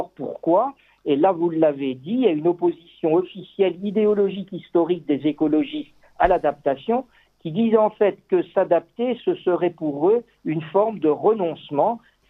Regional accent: Belgium; Si je prends l'exemple de mon pays d'origine, c'est-à-dire la Belgique

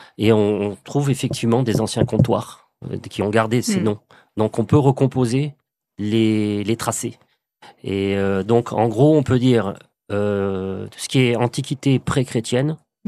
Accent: France; je suis français et donc les trois mers qui baignent la France, ben n'ont pas d'ambre

